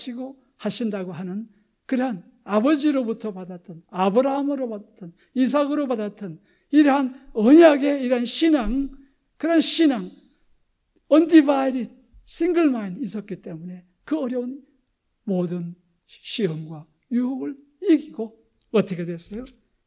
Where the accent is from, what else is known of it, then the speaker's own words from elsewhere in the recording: North Korea; now in South Korea; 저희 경우는 이북에서 피난 왔어요.